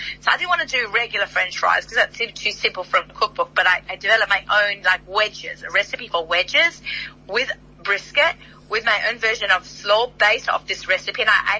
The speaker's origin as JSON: {"language": "English", "country": "Australia", "said": "I've met so many South Africans over my lifetime being an Australian."}